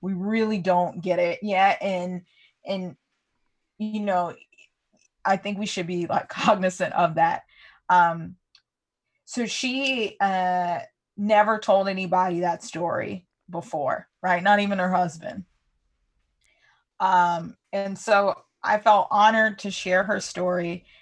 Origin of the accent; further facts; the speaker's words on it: California, United States; I grew up in California too.